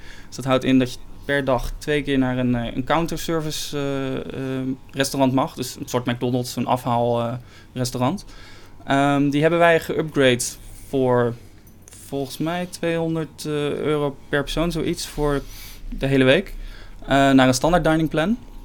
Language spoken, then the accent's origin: Dutch; Netherlands; Dus ja, daar hebben wij als Nederlanders niet zoveel